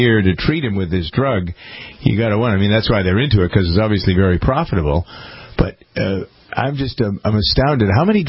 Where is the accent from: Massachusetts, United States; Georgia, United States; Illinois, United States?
Massachusetts, United States; Framingham; I was just reading a story about a biomedical facility that's in my hometown of Framingham, Massachusetts.